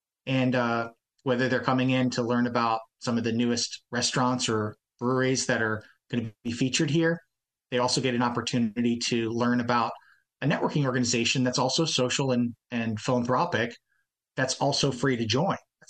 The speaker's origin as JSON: {"language": "English", "region": "East Coast", "country": "United States", "tie": "born or raised there", "lives_now": "Columbus, United States", "said": "I grew up on the East Coast. And we met in the middle in Columbus."}